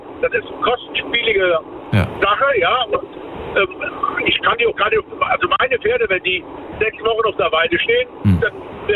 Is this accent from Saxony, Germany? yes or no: no; Rhineland-Palatinate, Germany; Ich bin aus der Eifel, bei Main, bei Kerich.